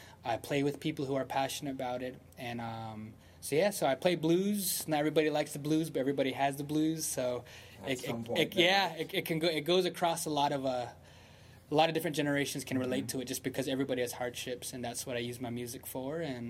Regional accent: Shiprock, New Mexico, United States; Yeah, I grew up in Shiprock, New Mexico, which is actually your GM's from my res

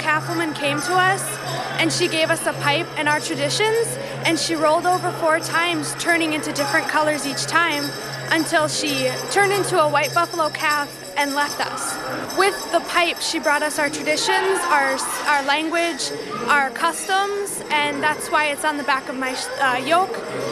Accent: Great Plains, United States; I am Chichanku Lakota from the Plains.

